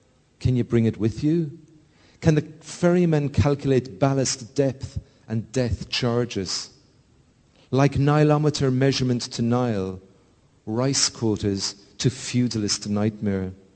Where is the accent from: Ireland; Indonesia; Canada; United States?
Ireland; You know, being Irish, it's very easy to, again, fall into the cliche of talking about suppressed land